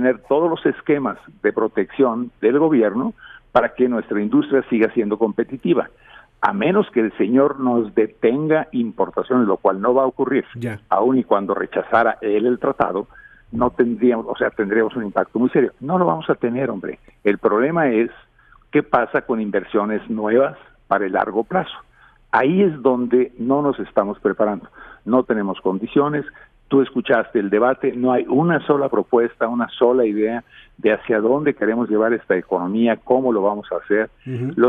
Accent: Mexico; Nosotros seguimos en este mundo en el cual somos muy mexicanos, ¿no?

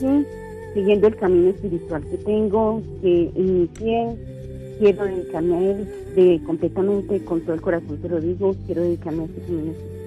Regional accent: Colombia; moved away as an adult; yo soy colombiana, estoy aquí hace 3 años. Vine a manejar un proyecto de un familiar

